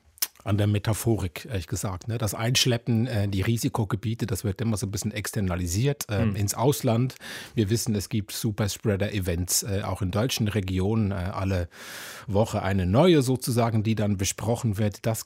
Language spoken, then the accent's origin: German; Switzerland; bevor ich meine alten Eltern in der Schweiz, wo ich herkomme, besucht habe